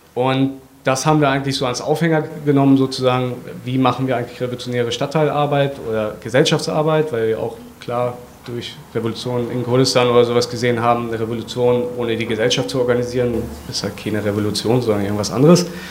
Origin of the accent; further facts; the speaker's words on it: Celle, Lower Saxony, Germany; ich bin aus Celle, was zwischen Hannover und Hamburg etwa ist, wenn es keiner kennt.